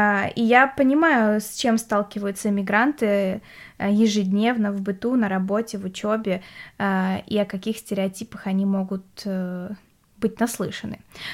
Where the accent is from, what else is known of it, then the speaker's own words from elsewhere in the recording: Odesa, Odesa Oblast, Ukraine; вот я говорила, что я прям из Одессы, очень этим гордилась и горжусь до сих пор, потому что я не носитель украинских традиций, украинской истории, а скорее какой-то одесской южной культуры.